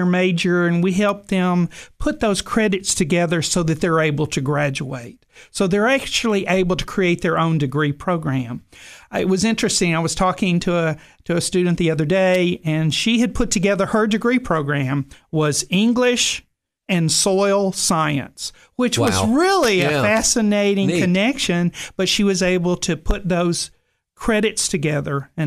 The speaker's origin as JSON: {"language": "English", "town": "Cross Plains", "region": "Tennessee", "country": "United States", "tie": "born or raised there", "also_born_or_lived": "Texas", "said": "Actually, I grew up in Texas, but when I was in high school, we moved to Tennessee. And grew up in Middle Tennessee. I actually grew up in the Cross Plains area, which is outside of Nashville."}